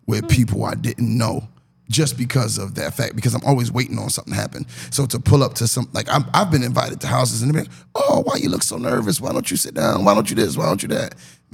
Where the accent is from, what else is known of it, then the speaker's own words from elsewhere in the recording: New York, United States; now in US South; But I know for me, as a New Yorker coming down as late in my life as I did